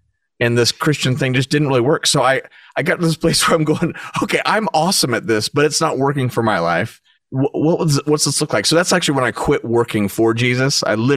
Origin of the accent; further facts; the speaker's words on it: California, United States; now in Franklin, United States; We live in Franklin, Tennessee now, and I'm from Orange County, California.